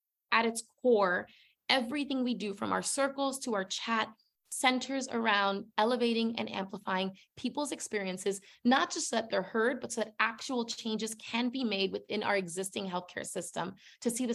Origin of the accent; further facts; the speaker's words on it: Puerto Rico; now in New York City, United States; but also live in the Bronx, which was the poorest congressional district. I'm an American citizen, but from Puerto Rico, which is an existing colony.